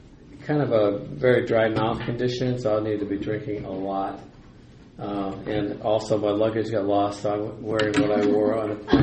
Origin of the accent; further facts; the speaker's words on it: Loveland, Ohio, United States; I'm from Cincinnati, Ohio, technically Loveland